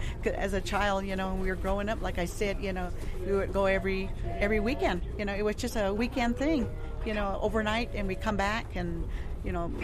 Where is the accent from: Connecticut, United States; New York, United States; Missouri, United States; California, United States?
California, United States; Barstow; I was born and raised in Barstow, California. There was 9 of us children.